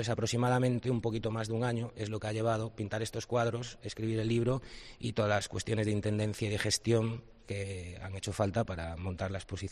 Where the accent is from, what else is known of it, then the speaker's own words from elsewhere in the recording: Ferrol, Galicia, Spain; me he dado cuenta que están aquí, en mi tierra, y que ya en Ferrol, que es un sitio, un territorio con agua, hay Okonawas